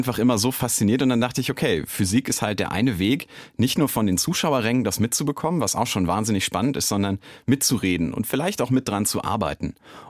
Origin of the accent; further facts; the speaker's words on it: Celle, Lower Saxony, Germany; Also das war Celle in Niedersachsen. Das ist eine relativ kleine Stadt, liegt nördlich von Hannover.